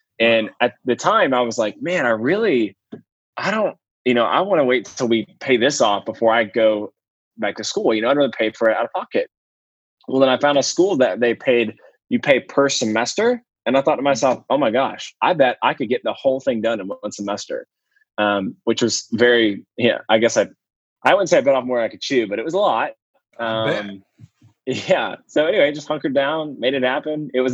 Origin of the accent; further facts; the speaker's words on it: Atlanta, Georgia, United States; So born and raised in Atlanta, fourth generation entrepreneur, business owner.